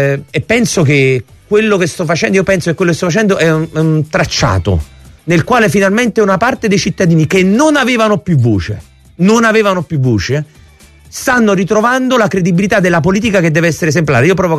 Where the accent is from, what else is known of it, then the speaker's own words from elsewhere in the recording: Naples, Campania, Italy; per il mio paese che è l'Italia e per la mia terra che è Napoli, la regione Campania e il sud.